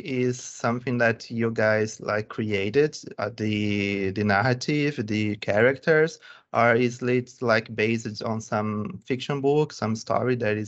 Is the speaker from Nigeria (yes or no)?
no; Brazil; We're from Brazil